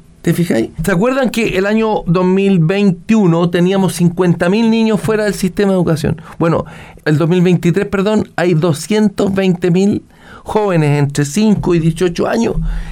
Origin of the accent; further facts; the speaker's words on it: Chile; Somos todos chilenos